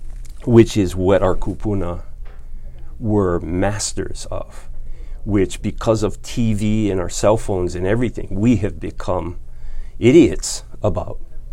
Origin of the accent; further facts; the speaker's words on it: Kula, Hawaii, United States; I grew up in Kula, and I had not observed these patterns in the sky.